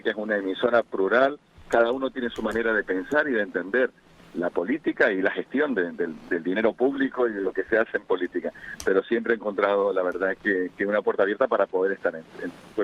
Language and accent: Spanish; Canary Islands, Spain; los asuntos que nos interesan a los tinerfeños, a los canarios y como españoles también.